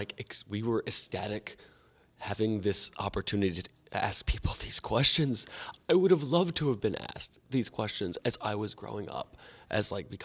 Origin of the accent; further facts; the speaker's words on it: the South, United States; I'm from the South, too, and I have helped birth a few cattle in my day.